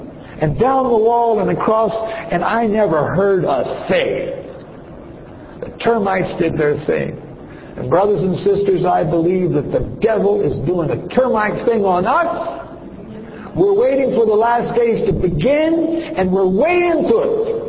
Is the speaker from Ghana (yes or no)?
no; United States; remember, I come from the States.